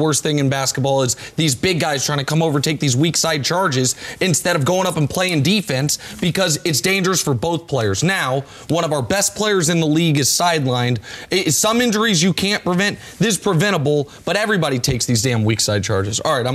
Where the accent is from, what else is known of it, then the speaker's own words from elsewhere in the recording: Kansas City, Missouri, United States; And my hometown Kansas City Royals were a big part of the revolution